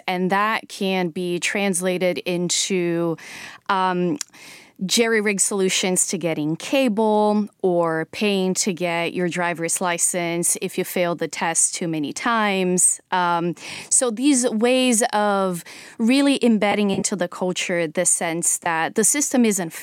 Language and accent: English; Brazil; growing up in Brazil in the 90s, I think there was a lot of optimism. We had just come out of 30 years of military rule.